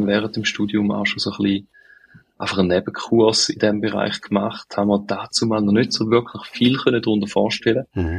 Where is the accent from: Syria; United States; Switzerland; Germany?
Switzerland; Appenzell Ausserrhoden; Ich komme, wie man meinem Dialekt vielleicht kann ich nehmen, aus der Ostschweiz. Genauer gesagt bin ich im Appenzell-Ausserrhodischen aufgewachsen. Bin 39 Jahre alt und auch in dieser Region in Trogen habe ich Kante gemacht.